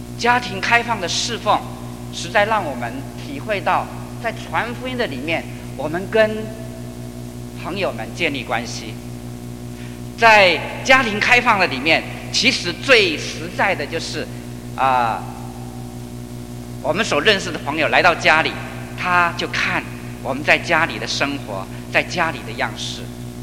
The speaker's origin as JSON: {"language": "Chinese", "country": "Taiwan", "tie": "born or raised there", "lives_now": "Japan", "said": "我是土生土长的台湾的年轻人，"}